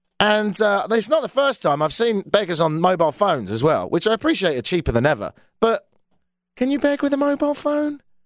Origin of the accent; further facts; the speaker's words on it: Brighton, South East England, United Kingdom; Anyway, I'm from the UK. I grew up in Brighton, which is a seaside town on the south coast.